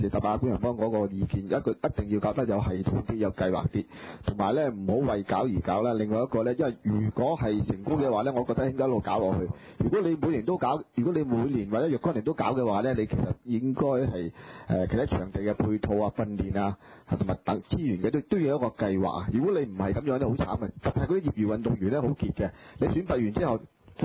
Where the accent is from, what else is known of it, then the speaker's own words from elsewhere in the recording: Hong Kong; 或者我哋香港人嘅體質